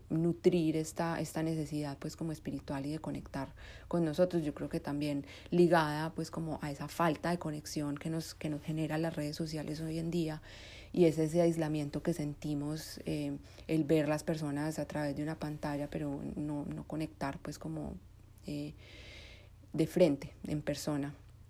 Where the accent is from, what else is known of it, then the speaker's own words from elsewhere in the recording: Colombia; born there; yo nací en Colombia y mis papás siempre fueron unas personas que no estaban muy ligadas a la religión